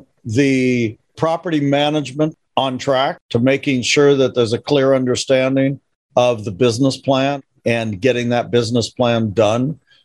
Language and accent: English; California, United States; out of Southern California.